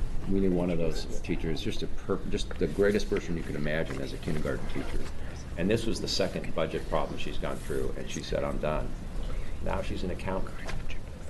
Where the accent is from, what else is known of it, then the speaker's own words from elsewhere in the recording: Beaverton, Oregon, United States; I'm from Beaverton in Washington County.